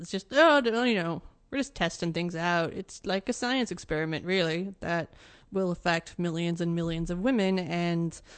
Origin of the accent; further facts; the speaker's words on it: Montana, United States; And I'm from Montana, so I can compare and contrast, and it's fair.